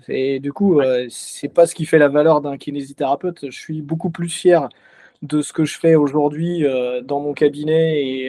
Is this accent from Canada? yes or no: no; Dijon, Bourgogne-Franche-Comté, France; je suis originaire de Dijon et je travaille à Dijon.